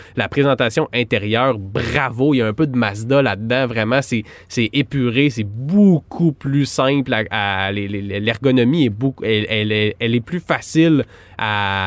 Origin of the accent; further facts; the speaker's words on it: Canada; un véhicule qui est produit chez nous au Canada aussi